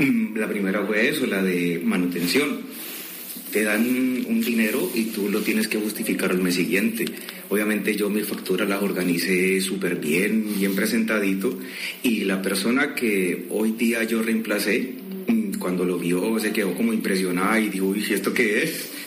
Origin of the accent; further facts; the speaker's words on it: Colombia; moved away as an adult; now in Spain; allá mismo en mi país, en Colombia, yo muchas veces sentí discriminación. Inclusive la sentí más de los 6 años en que llevo aquí viviendo en España.